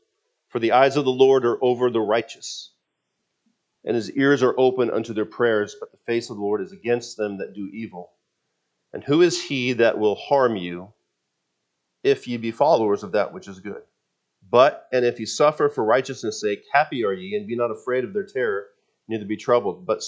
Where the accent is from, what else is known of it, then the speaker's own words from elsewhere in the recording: Washington, United States; I grew up in Washington State, and so it was popular there.